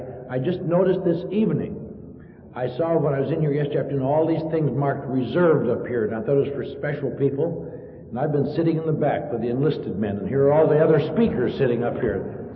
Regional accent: Midwest, United States; And I also came from a little town in the Midwest, and I grew up, as most of you know, and I grew up in the Midwest

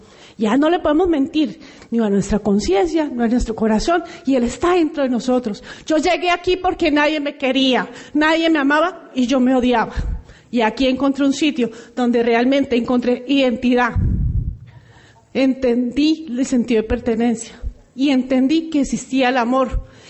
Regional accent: Bogotá, Colombia; soy alcohólica de Bogotá, Colombia.

